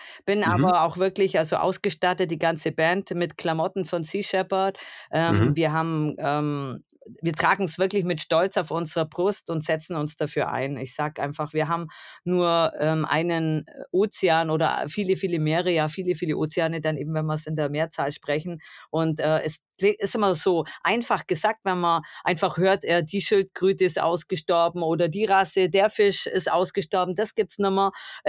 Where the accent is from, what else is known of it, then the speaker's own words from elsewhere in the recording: Augsburg, Bavaria, Germany; ich komme aus Augsburg, ich lebe auch immer noch in Augsburg